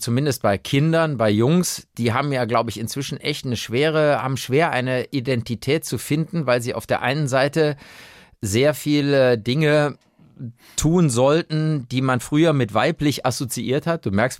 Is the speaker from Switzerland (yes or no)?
no; Rhineland, Germany; also ich bin ja als Rheinländer, wir gelten ja eh als gefühlsduselig